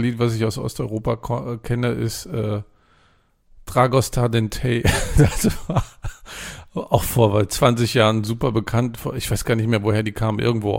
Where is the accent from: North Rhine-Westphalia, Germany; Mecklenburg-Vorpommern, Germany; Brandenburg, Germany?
Mecklenburg-Vorpommern, Germany; meine Heimatland Mecklenburg-Vorpommern